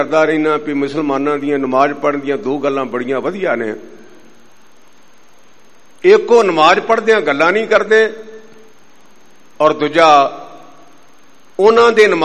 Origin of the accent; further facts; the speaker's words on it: Patti, Punjab, India; ਪਾਕਿਸਤਾਨ ਤੋਂ ਪਹਿਲਾਂ ਮੇਰਾ ਪਿੰਡ ਲਾਹੌਰ ਜ਼ਿਲ੍ਹੇ ਵਿੱਚ ਆਉਂਦਾ ਸੀ ਤੇ ਮੁੜ ਕੇ ਪੱਟੀ ਤਸੀਲ ਸਾਡੇ, ਅਸੀਂ ਉਹਦੇ ਵਿੱਚ ਆ ਗਏ।